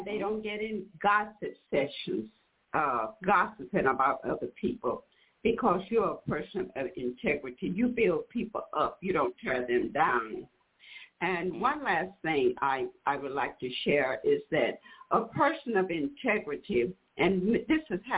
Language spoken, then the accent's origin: English; Houston, Texas, United States; from Houston.